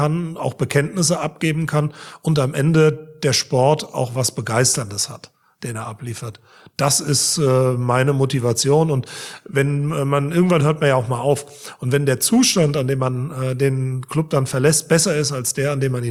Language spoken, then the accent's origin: German; Frankfurt, Hesse, Germany; Ich bin ein Westend-Kind